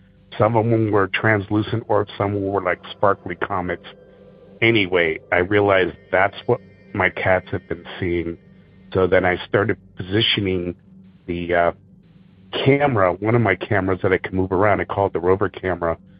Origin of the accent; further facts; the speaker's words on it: San Francisco, California, United States; I mean, there was occurrences as a kid growing up in San Francisco.